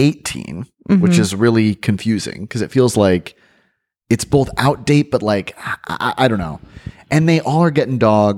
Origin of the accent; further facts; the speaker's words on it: Florida, United States; I grew up in Florida, and so that the heat really is kind of treated like the enemy there.